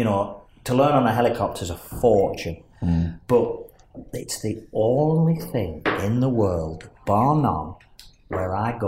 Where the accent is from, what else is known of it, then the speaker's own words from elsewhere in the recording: Burnley, North West England, United Kingdom; I'm just here from Burnley.